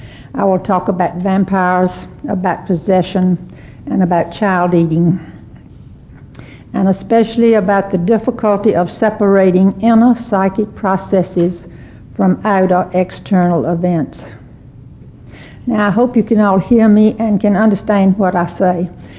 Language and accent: English; the South, United States; accent: Southern; if you have difficulty either hearing me or understanding my Southern accent, please let me know.